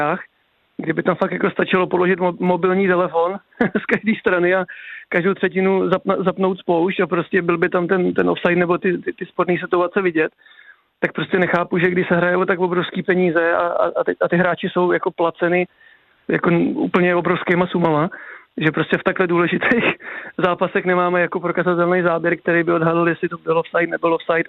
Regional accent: Pardubice, Pardubice Region, Czechia; i když jsem Pardubák

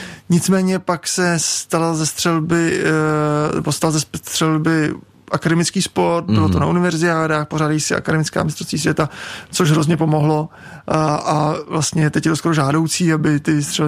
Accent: Prague, Czechia; ona je od Mělníka, já jsem čistě z Prahy

